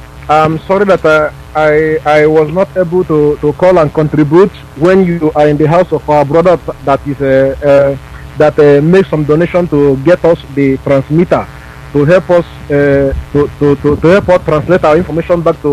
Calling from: Spain; I'm calling from Spain, sir.

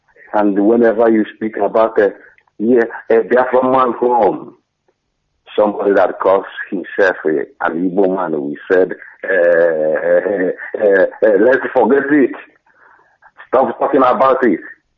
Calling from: Norway; I'm coming from Norway.

